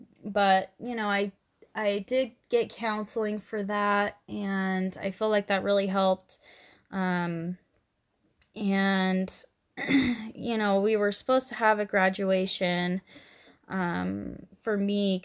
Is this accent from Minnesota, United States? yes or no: no; Draper, Utah, United States; I grew up in Utah, in Draper for the most part.